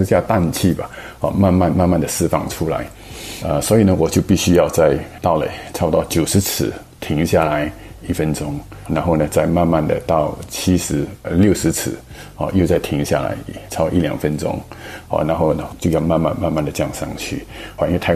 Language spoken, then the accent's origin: Chinese; Singapore; now in United States; 我来自新加坡，我来美国已经有30几年了。